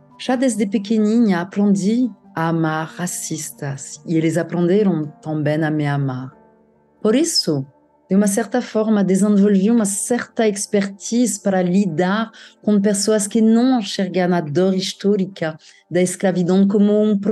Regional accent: Paris, Île-de-France, France; Eu que nasci e cresci em Paris, na França, mas não na Paris turística que o brasileiro conhece. Eu morava na periferia.

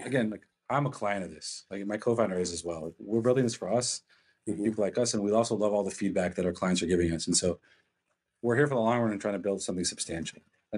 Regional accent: Israel; now in United States; I'm from Israel and I was in the US for a few weeks for business and we ended up staying here.

